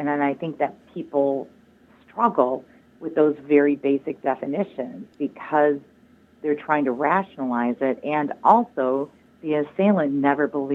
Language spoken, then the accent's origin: English; Michigan, United States; I grew up in Michigan, but I started my career in Arkansas